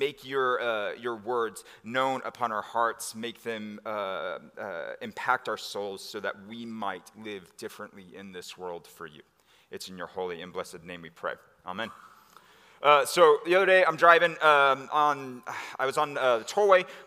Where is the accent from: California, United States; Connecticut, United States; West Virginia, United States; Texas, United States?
Texas, United States; like I'm a Texan, so like I got to balance those two things.